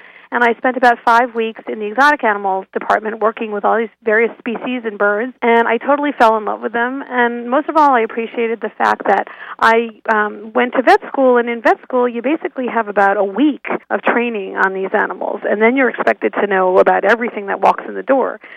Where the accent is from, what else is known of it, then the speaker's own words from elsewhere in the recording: New York City, New York, United States; I grew up in an eight-story apartment building in the middle of the Upper East Side in New York City